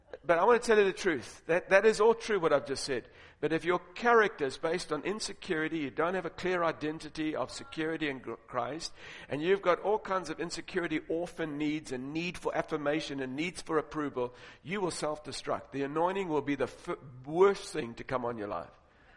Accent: South Africa

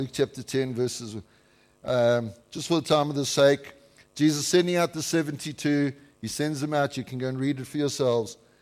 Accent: Canada; We're from Canada. We don't have milk in our coffee. We have cream.

